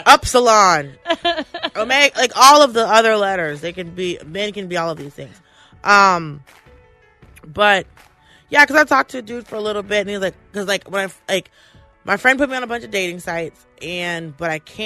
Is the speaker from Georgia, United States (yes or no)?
yes; Atlanta, Georgia, United States; Because, like, I grew up in Atlanta. Like, Atlanta's a very diverse city